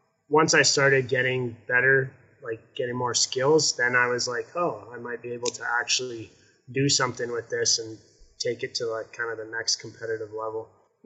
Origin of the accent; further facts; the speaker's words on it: Macomb, Alberta, Canada; I'm from a small town just north of Calgary. It's like 2 hours drive north of Calgary called Macomb, Alberta. And it's kind of like a sleepy little farming and retirement town.